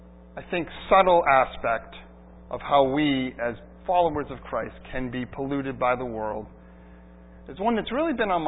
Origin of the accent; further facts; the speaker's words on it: Holliston, Massachusetts, United States; I mean, I grew up in Holliston, as you know. Moved here when I was 5 years old.